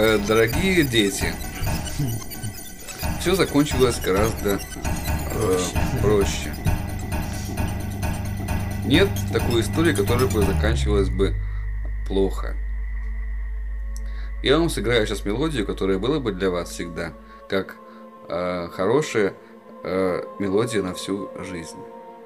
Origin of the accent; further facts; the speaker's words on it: Riga, Latvia